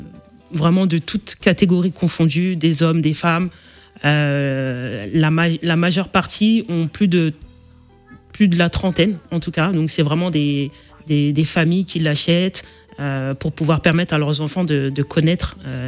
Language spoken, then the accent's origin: French; France; born there; Oui, je suis née en France.